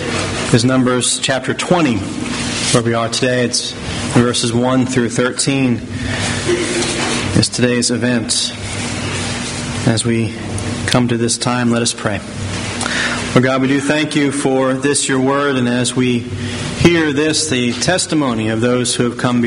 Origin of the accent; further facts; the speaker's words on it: Pennsylvania, United States; The place where I grew up in West Mount Airy was developed about the turn of the 20th century, about 1900.